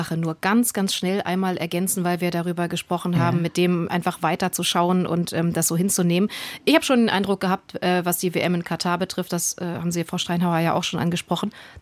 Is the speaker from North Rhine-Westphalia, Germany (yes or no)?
no; Hanover, Lower Saxony, Germany; Also ich habe ja gesagt, ich komme aus Hannover